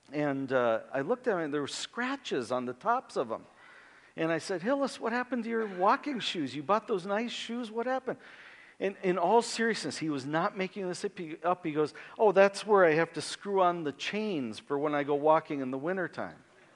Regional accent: Akron, Ohio, United States; also born or lived in Youngstown; Now, I was born in Youngstown, Ohio. I don't know if that's a good thing or a bad thing. Apparently, it's okay. And then we moved to Akron, Ohio, when I was about this week.

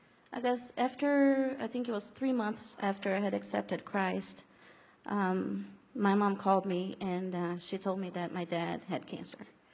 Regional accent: Brazil; English is a second language; I'm from Brazil.

